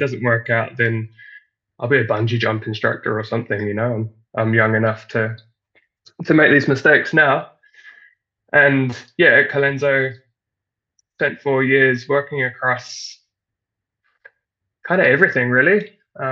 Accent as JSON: {"language": "English", "town": "Ipswich", "region": "East of England", "country": "United Kingdom", "accent": "Kiwi", "moved": "as an adult", "lives_now": "Auckland, New Zealand", "said": "But they were on the other side of the planet in Auckland, New Zealand. And I'm from Ipswich, in England, although my accent is very Kiwi now, having lived here for the last 6 years."}